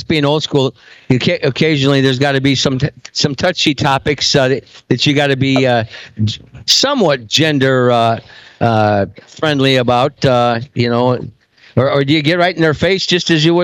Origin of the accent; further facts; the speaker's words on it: Iowa, United States; I'm from Iowa, and that's the sport in the state of Iowa